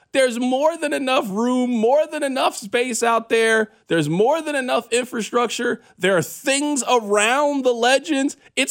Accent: Missouri, United States; Born and raised in Missouri.

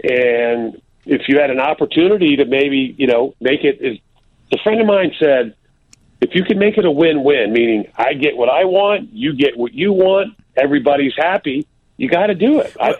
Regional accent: Florida, United States; you know, I'm from Florida

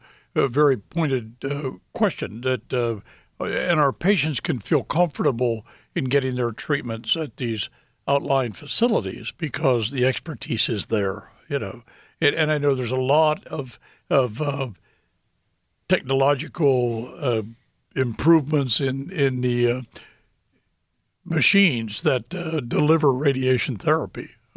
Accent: Indiana, Pennsylvania, United States; Let's go to Marg in Homer City, near my hometown of Indiana, PA.

